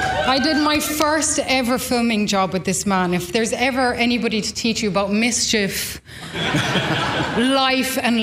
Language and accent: English; Ireland; who I really recognised in the women that I grew up around in Ireland